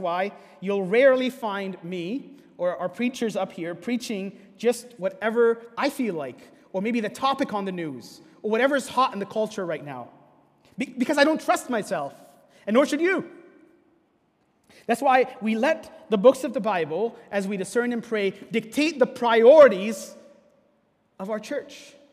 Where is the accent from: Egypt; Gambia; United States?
Egypt; Briefly, when I grew up in Egypt, I was part of Boy Scouts.